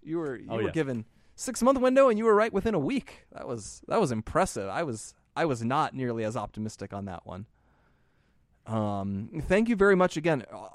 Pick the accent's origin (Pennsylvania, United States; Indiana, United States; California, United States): Pennsylvania, United States; This has consequences, and I'm from Pennsylvania.